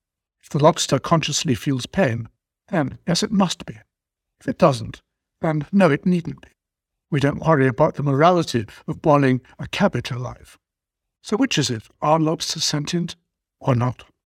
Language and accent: English; Cambridge, East of England, United Kingdom; I'm a psychologist from Cambridge, England.